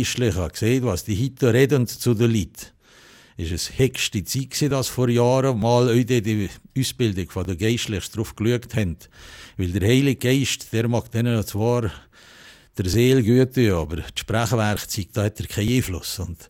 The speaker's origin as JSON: {"language": "German", "region": "Valais", "country": "Switzerland", "accent": "Valais German", "said": "Ich bezeichne mich auch als Walliser. Ich schnurre nur Walliser-Deutsch"}